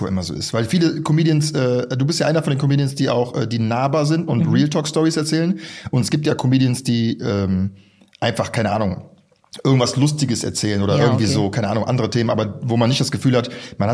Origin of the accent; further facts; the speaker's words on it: Düsseldorf, North Rhine-Westphalia, Germany; Nein, ich als Düsseldorfer